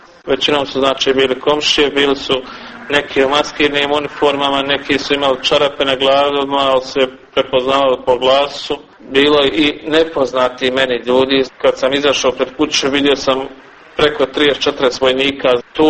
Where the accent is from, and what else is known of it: Goražde, Federation of Bosnia and Herzegovina, Bosnia & Herzegovina; born there